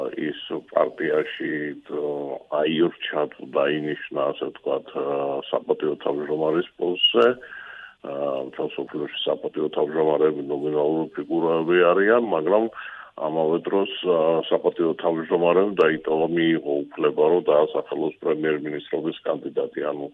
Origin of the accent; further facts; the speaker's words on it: Racha-Lechkhumi and Kvemo Svaneti, Georgia; მინდა ცოტა ნაგვიანებით, მაგრამ რაჭველი ვარ